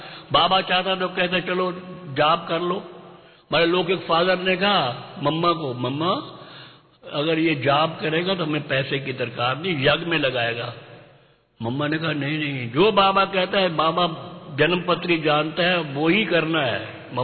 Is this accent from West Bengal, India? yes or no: no; Haryana, India; हमारा गांव था रादौर के पास, एक गांव है वहां गए